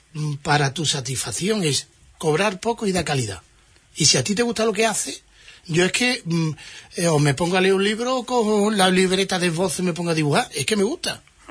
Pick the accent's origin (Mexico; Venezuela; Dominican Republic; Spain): Spain; Huelva, Andalusia; soy de Huelva, que este premio venía a Huelva, y que soy de Huelva y seguiré siendo de Huelva.